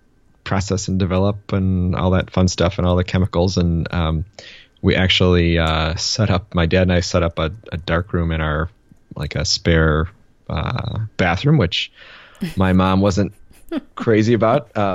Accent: Cleveland, Ohio, United States; I actually started at, Progressive Insurance because I grew up in Cleveland.

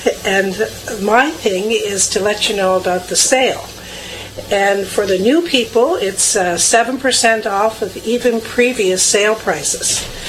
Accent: Canada; born there; those of you that know me well know that I was born in Canada a couple years ago.

